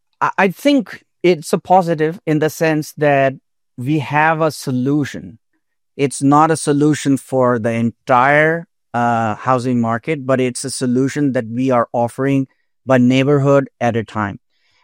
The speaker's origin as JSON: {"language": "English", "country": "Pakistan", "tie": "born or raised there", "second_language": "English", "moved": "yes", "said": "I'm a first generation immigrant. I was born and raised in Pakistan, and I was a published composer even then."}